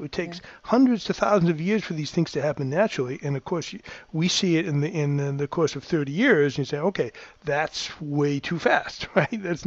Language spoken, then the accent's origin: English; Massachusetts, United States; I mean, to switch back to the Massachusetts, I mean, I grew up near Rhode Island